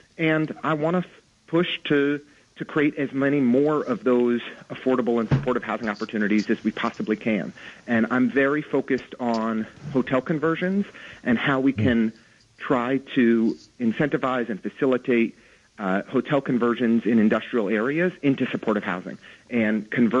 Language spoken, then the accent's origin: English; Brooklyn Heights, New York, United States; You know, I grew up in Brooklyn Heights